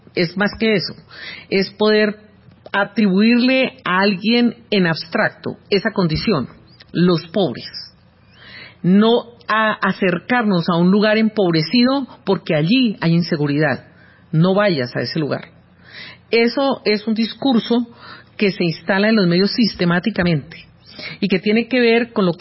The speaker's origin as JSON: {"language": "Spanish", "country": "Colombia", "said": "nuestros verdaderos problemas como latinoamericanos y como colombianos en particular."}